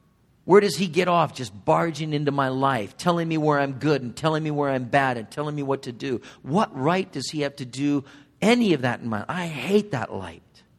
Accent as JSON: {"language": "English", "region": "California", "country": "United States", "tie": "born or raised there", "said": "Valerie and I, we grew up in Southern California in Orange County."}